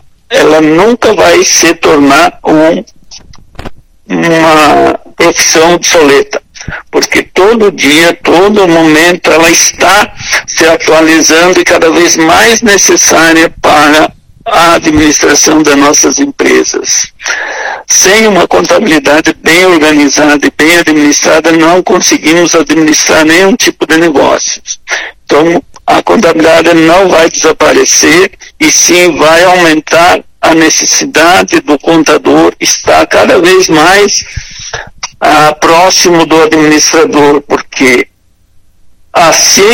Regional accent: Nova Prata, Rio Grande do Sul, Brazil; eu sou natural de Nova Prata, 100 quilômetros de Caxias do Sul. Né? Eu sou de uma família humilde, digamos assim, mas bem numerosas. E eu estudei o primeiro e segundo grau lá em Nova Prata.

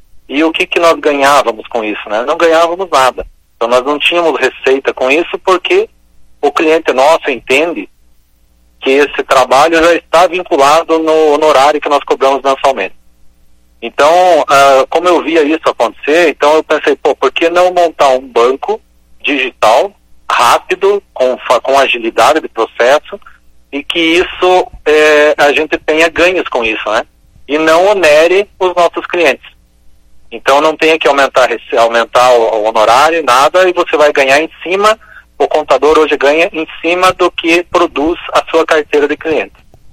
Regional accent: Ponta Grossa, Paraná, Brazil; o meu escritório é de Ponta Grossa e eu sou de Ponta Grossa, aqui do Paraná. Então, eu nasci aqui

